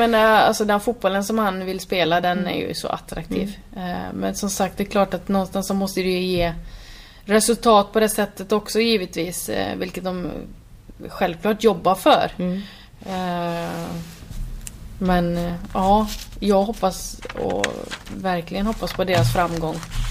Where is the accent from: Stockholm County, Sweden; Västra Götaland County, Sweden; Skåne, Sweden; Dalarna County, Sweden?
Västra Götaland County, Sweden; Borås; Jag är ju från Borås, och de här som var ute i skogen.